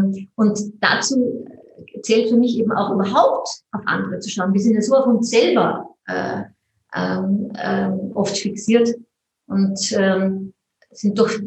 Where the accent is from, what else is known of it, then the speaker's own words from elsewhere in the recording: Mondsee, Upper Austria, Austria; Wenn ich sage, ich komme aus Mondsee